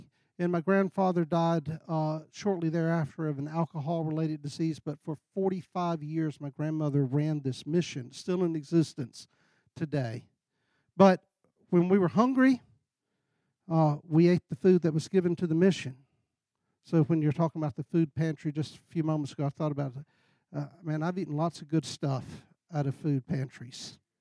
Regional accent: Alabama, United States; I grew up in Alabama. I was about 5 in a church similar to this

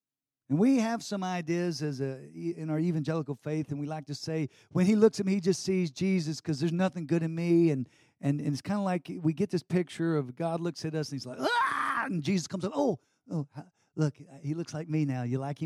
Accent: Texas, United States; I said, don't you ever do that to me. I'm a Texan.

